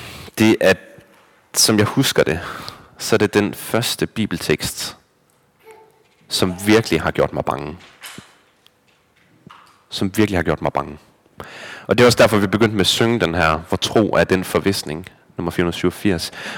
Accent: Aulum, Central Denmark Region, Denmark; Jeg er vokset op i Aulum.

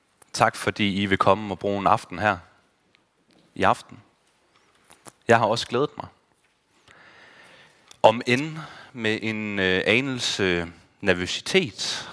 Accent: Aulum, Central Denmark Region, Denmark; jeg er vokset op i Aulum, op mellem Herning og Holstebro. Og dengang, stadig, men mere udbredt dengang, der var det sådan en rigtig landbrugs- og håndværkerby.

